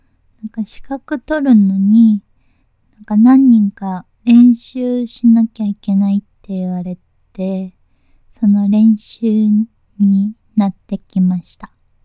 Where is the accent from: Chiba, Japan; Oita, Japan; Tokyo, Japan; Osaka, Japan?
Tokyo, Japan; 東京都出身です。